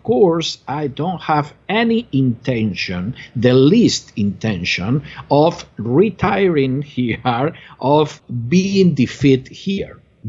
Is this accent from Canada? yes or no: no; Spain; English is a second language; moved away as an adult; now in United States; I myself am an American citizen. I was exiled from Spain more than 8 years ago.